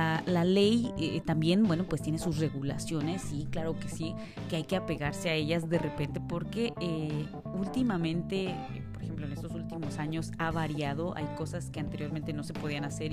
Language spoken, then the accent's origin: Spanish; Mexico; now in Dubai, United Arab Emirates; yo como mexicana me he sentido en un ambiente cálido por parte de los locales.